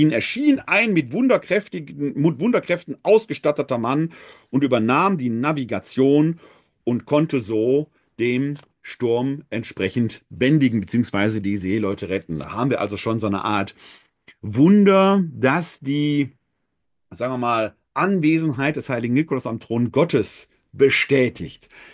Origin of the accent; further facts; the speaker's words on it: Essen, North Rhine-Westphalia, Germany; born there; Ich kann mich erinnern, ich komme gebürtig aus Essen